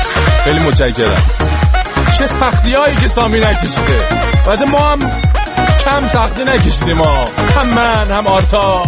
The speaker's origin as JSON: {"language": "Persian", "country": "Iran", "said": "ما ایرانیم"}